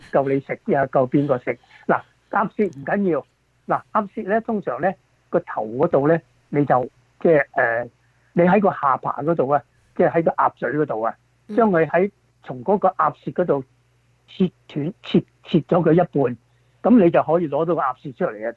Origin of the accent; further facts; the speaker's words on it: China; 逢係節氣，我哋介紹湯水嘅啦，因為湯水最啱我哋中國人嘅嚇。